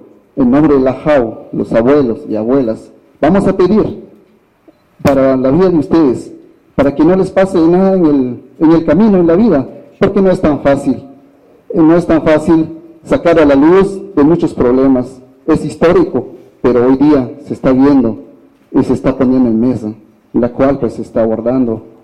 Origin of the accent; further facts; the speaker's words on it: Guatemala; tenemos que colaborar como ciudadanos, como guatemaltecos